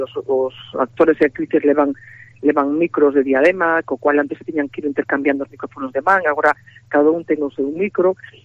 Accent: Paradela, Galicia, Spain; eu son veciña de Paradela e recordo a Semana Santa desde que era nena.

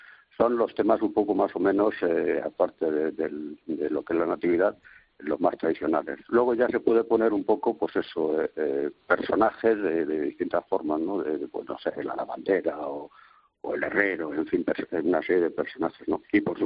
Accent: Toledo, Castilla-La Mancha, Spain; como toledano que soy, pues imagina que ha sido una gran satisfacción.

